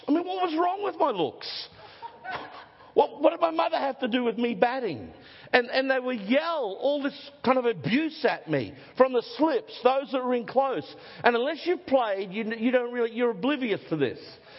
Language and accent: English; Gladstone, Queensland, Australia; I grew up in Gladstone, a little community, 20,000 people. Everybody played sport. Everybody knew everybody.